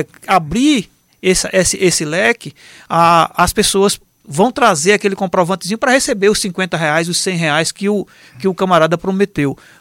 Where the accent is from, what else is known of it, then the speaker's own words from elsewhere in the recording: Brazil; eu fico com vergonha de dizer, sou brasileiro, amo o meu país